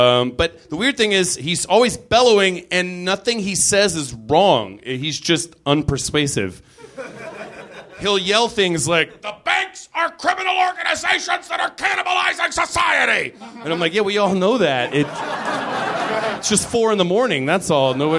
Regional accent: California, United States; I grew up on the West Side. I'm the West Side version of Brody Stevens.

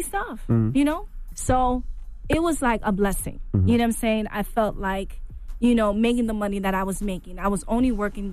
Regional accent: Bronx, New York, United States; I'm from the Bronx.

